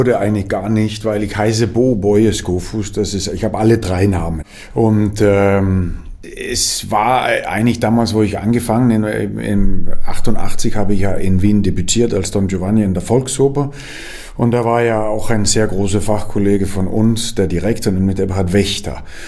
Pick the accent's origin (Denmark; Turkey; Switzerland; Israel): Denmark; weil das natürlich sehr nah an meiner Heimat ist und man fühlt sich als Däne eigentlich sehr dänisch hier